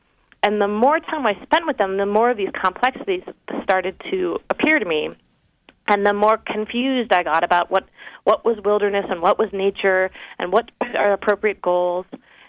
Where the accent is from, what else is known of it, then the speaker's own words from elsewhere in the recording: Seattle, Washington, United States; So I grew up in Seattle, and like I said, I was kind of a classic urban liberal girl